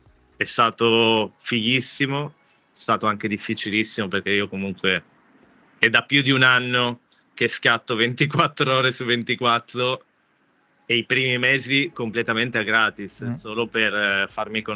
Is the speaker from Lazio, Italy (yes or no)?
no; Milan, Lombardy, Italy; Io, essendo nato e cresciuto a Milano, in una zona quasi centrale, frequentata dal mondo dell'arte e della musica